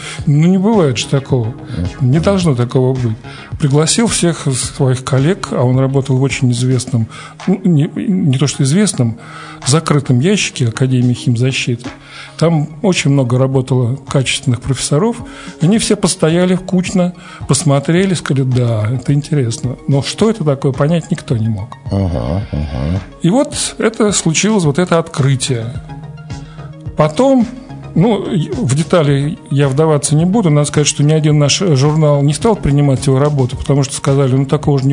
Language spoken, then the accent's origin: Russian; Moscow, Russia; Родился я в Москве.